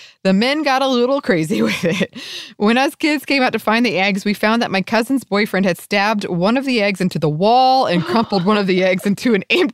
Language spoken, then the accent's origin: English; South Lake Tahoe, California, United States; This brought back memories of some Easters that I had growing up in South Lake Tahoe, California.